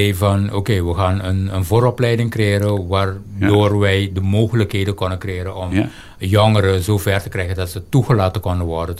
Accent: Curaçao; born there; Ik ben sowieso op Curaçao geboren.

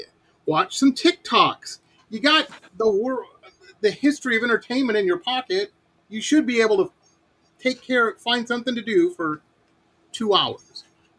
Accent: Detroit, Michigan, United States; my hometown is Detroit.

